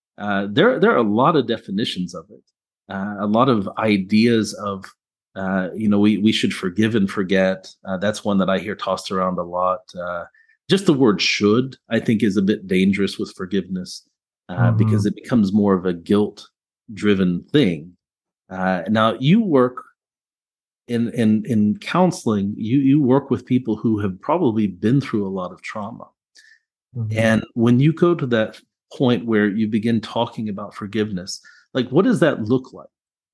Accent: Orlando, Florida, United States; he is in my hometown of Orlando

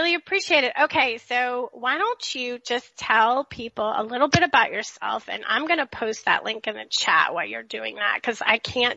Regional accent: Florida, United States; I grew up in Florida, so South Florida is very different from the rest of the state, especially where I grew up.

